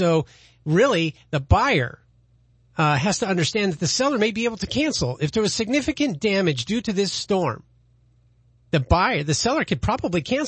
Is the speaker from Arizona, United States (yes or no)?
yes; Arizona, United States; I'm from Arizona.